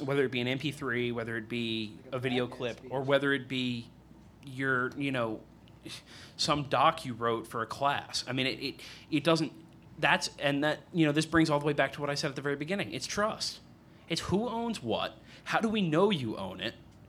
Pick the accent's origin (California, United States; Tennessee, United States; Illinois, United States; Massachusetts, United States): Massachusetts, United States; Boston; I'm from the East Coast. I'm from around the Boston area.